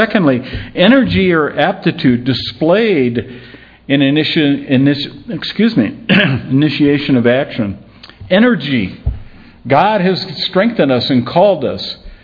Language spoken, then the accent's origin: English; Aurora, Illinois, United States; yeah, we grew up in the Chicago area, a suburb of Chicago called Aurora, and then served for many years at Liberty Bible Church in central Illinois, in Eureka, Illinois.